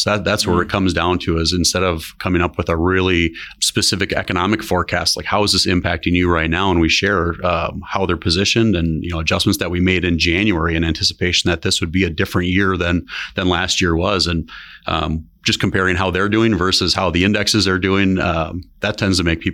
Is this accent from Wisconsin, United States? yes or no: yes; Adams Friendship, Wisconsin, United States; My partner Katie and I are actually both small town Wisconsin kids. I was born and raised in Adams Friendship, and she was from Stratford, you know, just down the road.